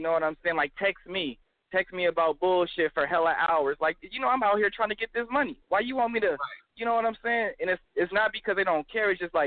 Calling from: California, United States; Oh, man, I'm from the Bay Area, man. You know, it's Polo out here, man.

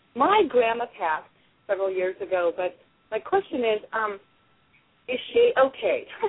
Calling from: Santa Rosa, California, United States; Santa Rosa.

